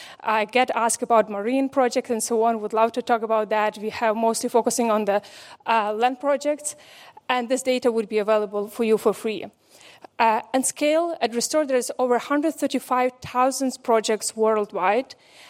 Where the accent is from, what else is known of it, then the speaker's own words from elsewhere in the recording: Ukraine; English is a second language; moved away as an adult; now in Austria; I'm originally from Ukraine, and over 10 years ago, I moved to Austria.